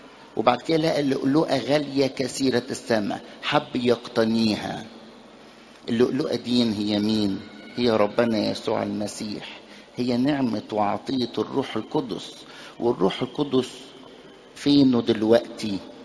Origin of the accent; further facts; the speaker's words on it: Egypt; القديس العظيم الأنبا أنطونيوس عندنا في مصر